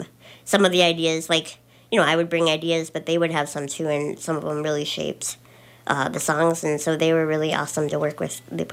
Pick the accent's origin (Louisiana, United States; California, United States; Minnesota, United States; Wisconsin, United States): Minnesota, United States; Duluth; like who I like are my age, and we're both from Duluth.